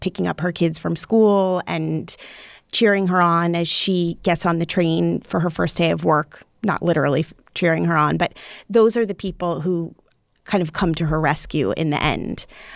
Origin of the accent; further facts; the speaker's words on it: South Orange, New Jersey, United States; because I grew up actually in South Orange, New Jersey, not far from where Thomas Edison's light bulbs were invented and from his labs.